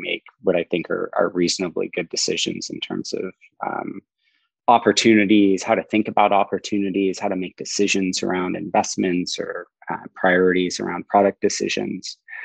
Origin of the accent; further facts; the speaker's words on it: Saratoga, California, United States; I grew up in Silicon, in the heart of Silicon Valley in Saratoga, which is literally down the street from Apple's headquarters.